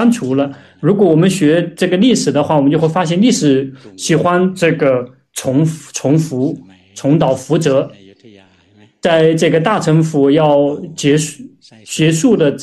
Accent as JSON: {"language": "Chinese", "country": "Thailand", "second_language": "Chinese", "said": "这个我们泰国人也必须号召大家这个爱国"}